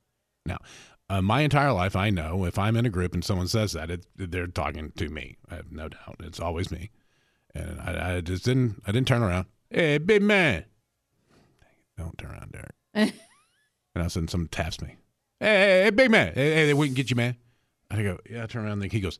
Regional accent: Tennessee, United States; also born or lived in Montana, United States; now in Baton Rouge, United States; I mean, I'm born and raised in Tennessee. I lived in Montana and got there, moved to Baton Rouge

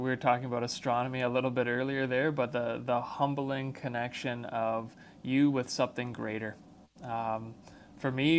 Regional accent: Ontario, Canada; I grew up in Ontario, so several thousand kilometers from where I'm currently living. But in Ontario, it's a land full of trees, lakes, and rocks.

